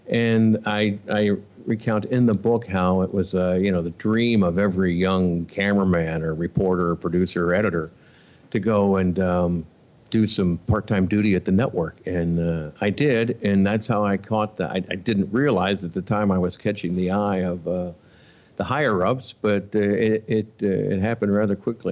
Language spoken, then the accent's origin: English; Ohio, United States; got a job at the NBC station in my hometown of Ohio, which I quickly outgrew and started sending out material to bigger cities.